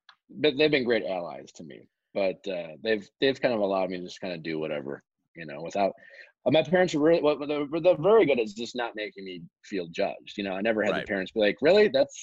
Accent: Midwest, United States; I grew up in the Midwest

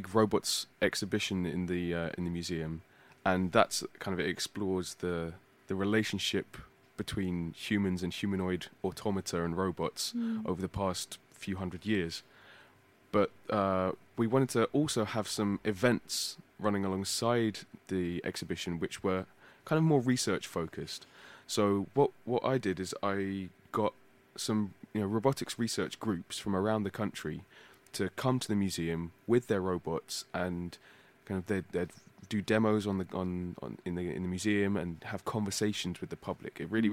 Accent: London, United Kingdom; also born or lived in Nottingham; I grew up in London, down in Brixton, and coming back from Nottingham after my PhD was just absolutely blissful.

